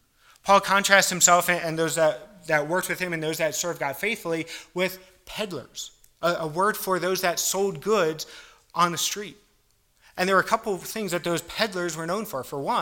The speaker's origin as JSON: {"language": "English", "region": "East Coast", "country": "United States", "tie": "born or raised there", "said": "I grew up on the East Coast, pretty close to Philadelphia."}